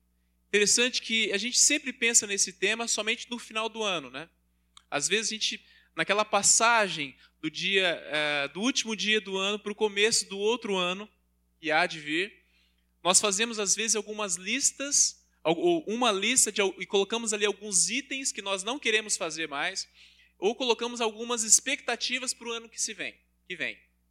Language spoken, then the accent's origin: Portuguese; Paraná, Brazil; now in Campinas, Brazil; Eu sou do Paraná, estou aqui, ou melhor, lá em Campinas há 3 anos. A minha esposa é natural de Campinas, nós nos conhecemos no Paraná, moramos 2 anos lá, depois que nós casamos, e voltamos para cá. Eu vim para cá com o intuito de estudar.